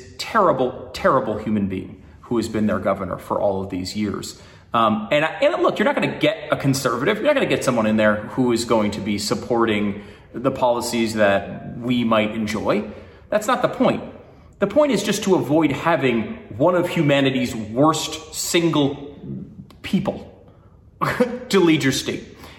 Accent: New York, United States; born there; And I was born in New York. I have family in New York. I have friends in New York.

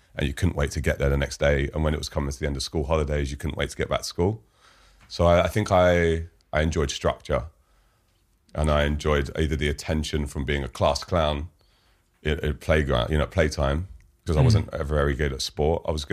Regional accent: Fulham, London, United Kingdom; London. I grew up in Fulham. I went to school in Wandsworth.

